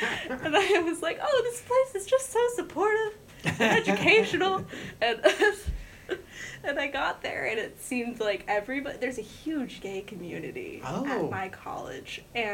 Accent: Northampton, Massachusetts, United States; Because like I grew up in the Northampton area.

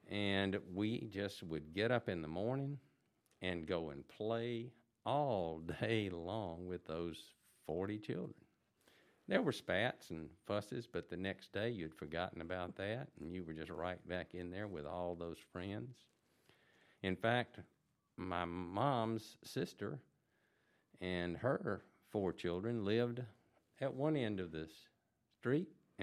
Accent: Jackson, Mississippi, United States; we grew up in Jackson on a street called Meadow Lane.

